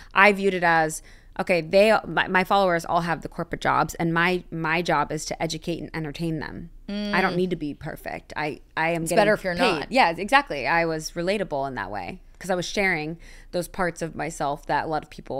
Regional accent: Connecticut, United States; I think a lot of people kind of thought I was from LA, even though I'm from Connecticut.

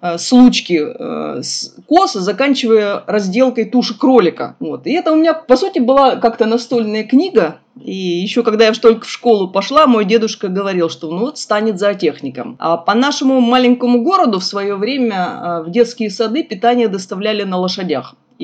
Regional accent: Ural, Russia; Что такое хороший выходной в детстве на Урале? Это лето.

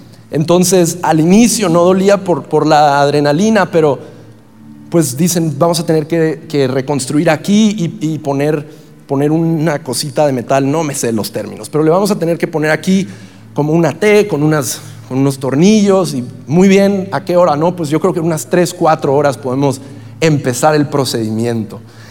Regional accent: Ciudad Juárez, Chihuahua, Mexico; porque soy de Juárez, allá se come eso.

